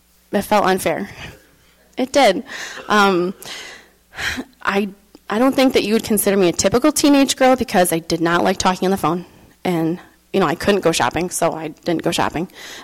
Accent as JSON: {"language": "English", "town": "Rochester", "region": "New York", "country": "United States", "tie": "born or raised there", "said": "So I was born in Rochester, New York, born and raised, not the scary inner city Rochester, but the suburbs of Rochester."}